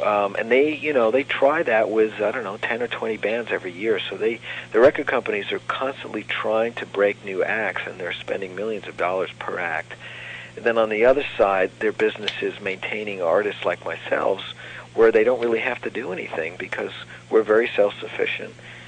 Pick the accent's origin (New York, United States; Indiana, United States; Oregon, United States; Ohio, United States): New York, United States; growing up in New York State, you were tested by what they call the Regents Board